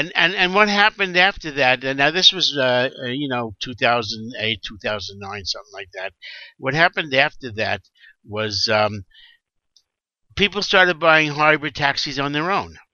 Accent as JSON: {"language": "English", "town": "Brooklyn", "region": "New York", "country": "United States", "tie": "born or raised there", "said": "Brooklyn, New York, my hometown."}